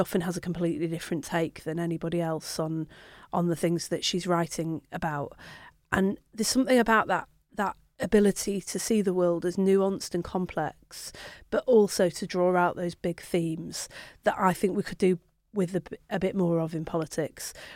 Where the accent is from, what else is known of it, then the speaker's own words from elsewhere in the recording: Manchester, North West England, United Kingdom; born there; When I was born in Manchester